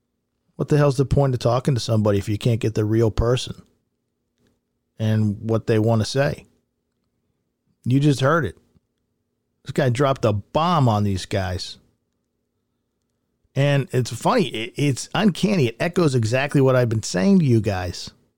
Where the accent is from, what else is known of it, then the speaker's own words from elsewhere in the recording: Ireland; Except I'm Irish, so I apologize, but I'm Irish.